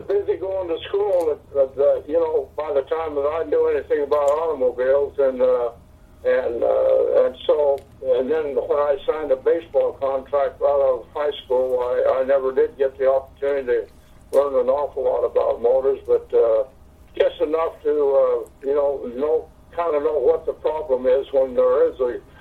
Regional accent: Meridian, Idaho, United States; born there; I was born in Meridian, Idaho, a little farm community back then. Dairy, there were a lot of ranchers at that time.

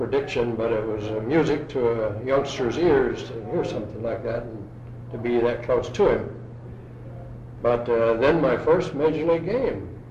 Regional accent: Haskell, Texas, United States; born there; also born or lived in Corpus Christi; Haskell, Texas, a little tiny place up near Abilene and in that area. But we moved when I was pretty young to Corpus Christi for 2 years.

